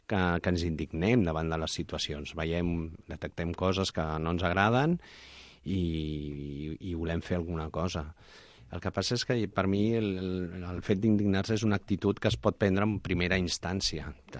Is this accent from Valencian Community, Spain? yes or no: no; Barcelona, Catalonia, Spain; jo que sóc un ciutadà de Gràcia